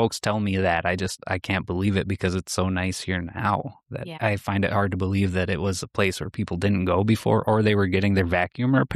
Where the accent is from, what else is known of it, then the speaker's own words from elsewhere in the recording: Michigan, United States; a lot of the time I tell people I'm from Michigan and they say, "Oh, I have a cousin in Detroit." Well, that's 10 to 12 hours away from where I'm from.